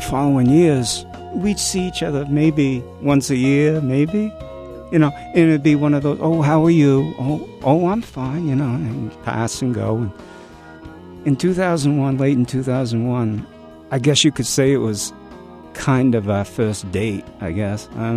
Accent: Deer Isle, Maine, United States; now in Nobleboro, United States; I live in Nobleboro, although I grew up on Deer Isle, so I still call that home.

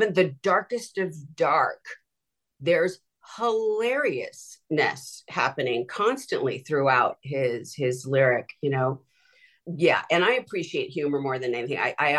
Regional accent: Santa Monica, California, United States; as a kid, I grew up in Santa Monica, and, you know, my family, very poor family

